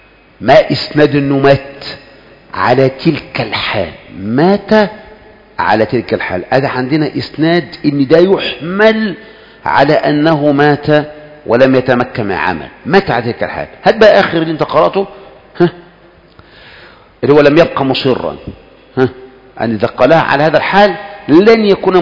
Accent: Egypt; وهذا فينا كمصريين

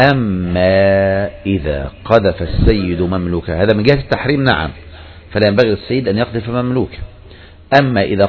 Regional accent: Egypt

